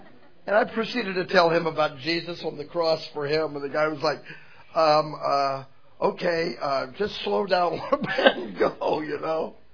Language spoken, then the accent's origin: English; Florida, United States; When I grew up in Florida